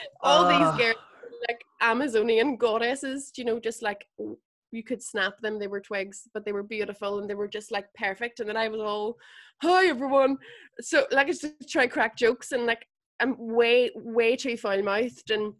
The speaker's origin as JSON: {"language": "English", "town": "Derry", "region": "Northern Ireland", "country": "United Kingdom", "said": "I'm from Derry, but there's mad bastards that say it's Londonderry."}